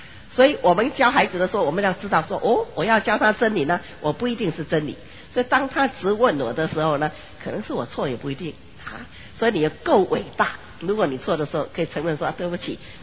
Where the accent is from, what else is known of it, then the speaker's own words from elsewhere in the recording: Fujian, China; 不会好像我们福建人说小孩子有耳朵没有嘴巴啊